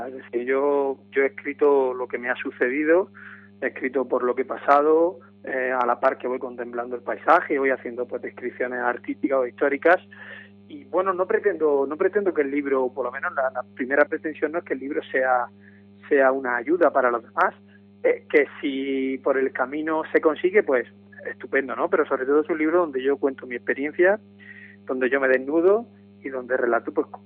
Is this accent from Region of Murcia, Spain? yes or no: yes; Lorca, Region of Murcia, Spain; now in Seville, Spain; soy de la región de Murcia, soy de Lorca, pero llevo ya muchos años viviendo en Sevilla